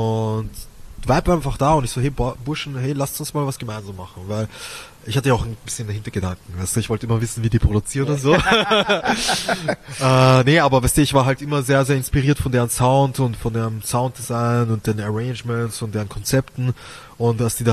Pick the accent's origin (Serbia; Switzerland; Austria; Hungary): Austria; Vienna; Also ich komme natürlich aus Wien, der schönsten Stadt der Welt.